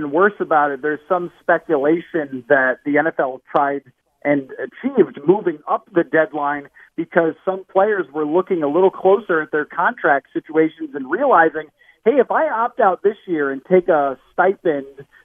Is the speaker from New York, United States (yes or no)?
yes; Buffalo, New York, United States; Oh, Henry, I grew up in Buffalo, New York, man.